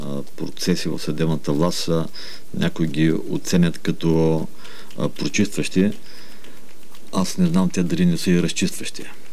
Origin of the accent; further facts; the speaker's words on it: Sliven, Sliven Province, Bulgaria; Да, защото съм от Сливен.